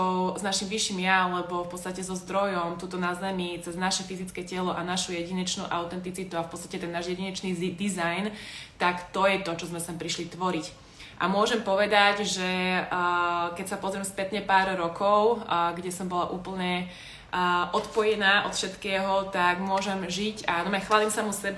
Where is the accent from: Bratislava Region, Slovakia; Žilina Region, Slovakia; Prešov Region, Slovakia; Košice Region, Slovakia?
Prešov Region, Slovakia; Prešov; pochádzam z Prešova